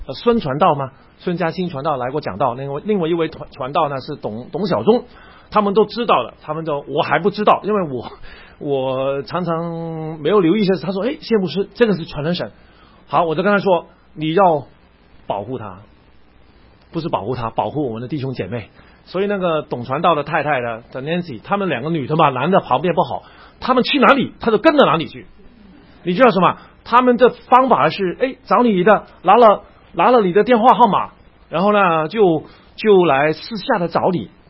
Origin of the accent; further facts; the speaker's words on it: Hong Kong; 那我是香港人嘛，